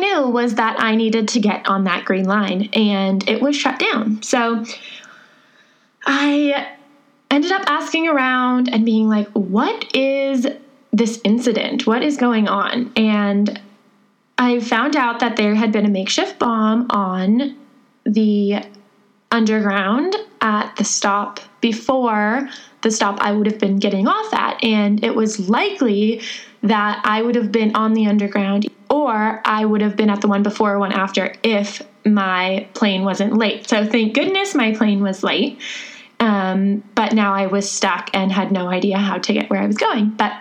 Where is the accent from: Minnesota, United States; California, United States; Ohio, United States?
California, United States; and I am from California, if you don't already know, and Robbie is from New Zealand.